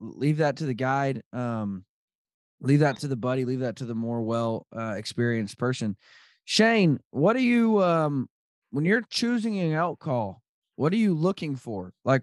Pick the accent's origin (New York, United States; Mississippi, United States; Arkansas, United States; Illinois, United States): Arkansas, United States; Like, I grew up a big duck hunter growing up in Arkansas.